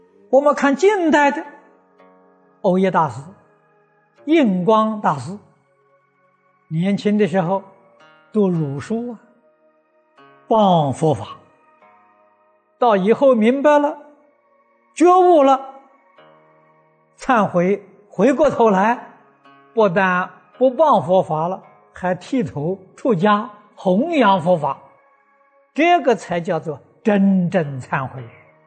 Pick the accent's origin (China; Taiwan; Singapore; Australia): China; 这就是我们中国人常讲的浪子回头金不换